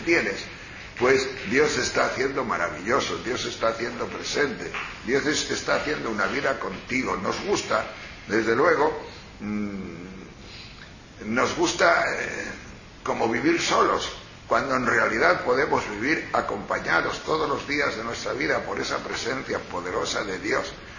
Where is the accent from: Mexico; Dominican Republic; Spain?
Spain; Peñalver, Castilla-La Mancha; now in Móstoles, Spain; yo salí de Peñalver, pues la verdad es que Peñalver era mucho Peñalver. Y de repente a Móstoles, y además no sabíamos ni a lo que veníamos